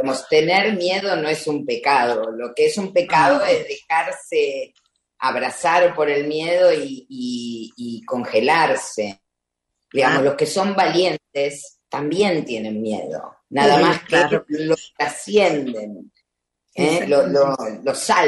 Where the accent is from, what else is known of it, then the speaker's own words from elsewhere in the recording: India; Spanish is a second language; Y en India no es así. Al menos en mi pueblo. Te encontrás con un amigo y el café lo tomás en ese instante que te encontrás.